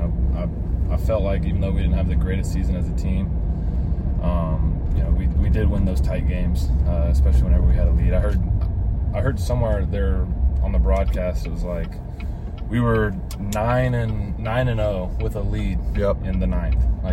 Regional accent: Hernando, Mississippi, United States; Yeah, so I grew up in Hernando, Mississippi, which is an hour north of Oxford.

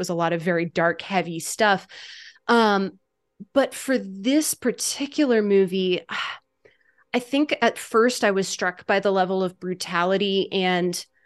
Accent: United States; I am an American Christian and I come from an American evangelical background.

